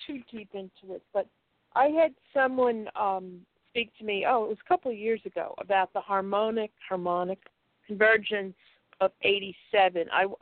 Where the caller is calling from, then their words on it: Connecticut, United States; I'm calling you from Connecticut